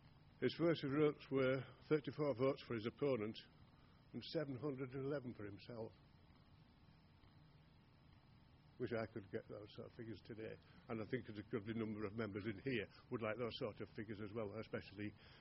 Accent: Yorkshire and the Humber, United Kingdom; And being Yorkshireman, not many like to pay subs, do we?

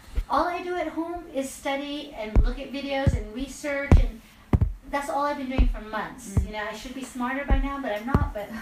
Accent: Junagadh, Gujarat, India; Dave is a Gujarat. This much I know. We're from Junagadh or Jamnagar. Junagadh.

